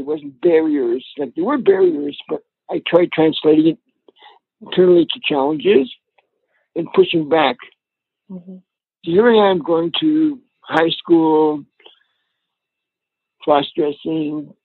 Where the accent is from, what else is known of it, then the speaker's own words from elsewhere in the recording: Toronto, Ontario, Canada; growing up in Toronto because it's the 50s and 60s.